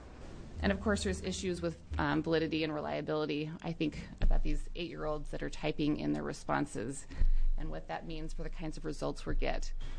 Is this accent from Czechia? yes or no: no; McMinnville, Oregon, United States; I'm from McMinnville, Oregon.